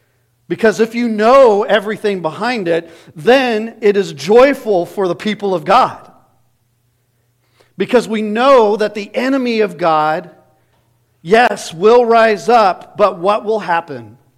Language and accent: English; Phoenix, Arizona, United States; It's like I grew up in Phoenix.